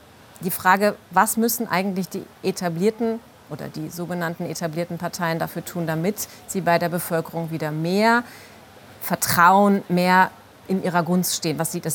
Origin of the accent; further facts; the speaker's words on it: Neuruppin, Brandenburg, Germany; Wie gesagt, ich komme hier aus Neuruppin, das ärgert die Menschen sehr.